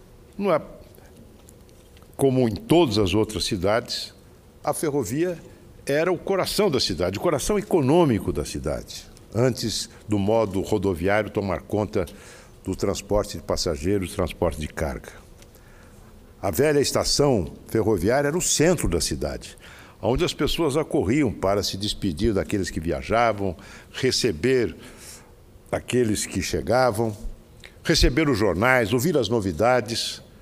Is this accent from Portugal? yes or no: no; São José do Rio Preto, São Paulo, Brazil; Uma tragédia que tocou profundamente a minha cidade natal, São José do Rio Preto, e a mim pessoalmente.